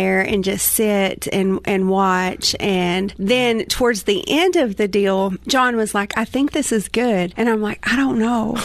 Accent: Cookeville, Tennessee, United States; also born or lived in New York; I was born and raised in Cookeville. So, I went to high school in Baxter, graduated in the year 2000. And then, a couple years after graduation, I moved off to New York

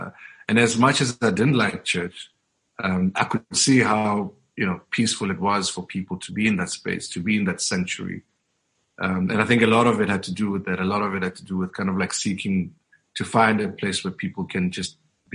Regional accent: Diepkloof, Gauteng, South Africa; growing up in Diepkloof in the 80s and the 90s

